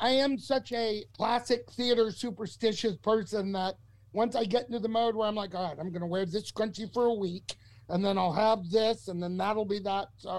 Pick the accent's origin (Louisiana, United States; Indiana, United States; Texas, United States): Texas, United States; I'm a kid from Texas, and I grew up loving...